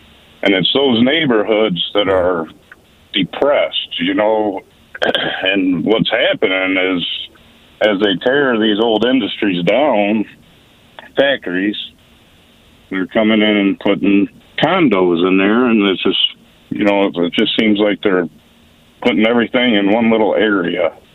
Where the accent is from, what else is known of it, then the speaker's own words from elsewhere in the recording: Buffalo, New York, United States; now in Charlotte, United States; I'm from Buffalo, and now I live here in Charlotte